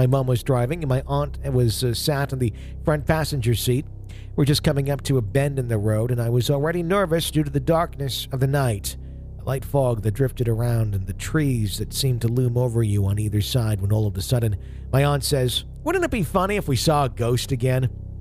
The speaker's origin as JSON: {"language": "English", "region": "Wales", "country": "United Kingdom", "said": "I'm from South Wales in the UK"}